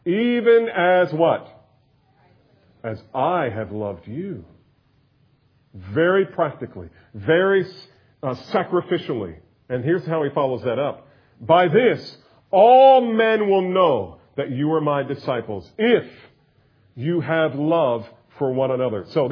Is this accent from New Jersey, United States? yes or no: yes; New Jersey, United States; moved away as an adult; Now, I grew up in the north. I grew up in New Jersey.